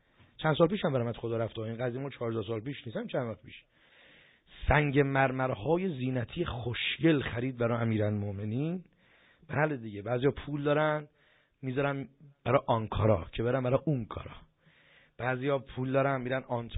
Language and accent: Persian; Iran; گفتم پسرم اشتباه گرفتی، من دعا نویس نیستم، من از ایران اومدم.